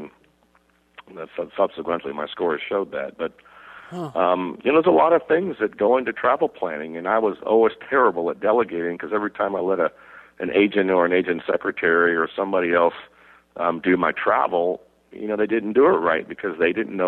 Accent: Dallas, Texas, United States; also born or lived in Phoenix, United States; it used to be Dallas was the biggest party in golf, my hometown, and now it's Phoenix, my other hometown.

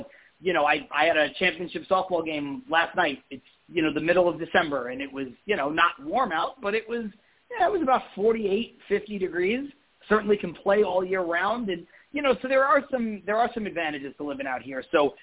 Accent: Brooklyn, New York, United States; now in Los Angeles, United States; I'm a New Yorker through and through, from Brooklyn, lived there for the first 33 years of my life, and now I live in Southern California in Los Angeles.

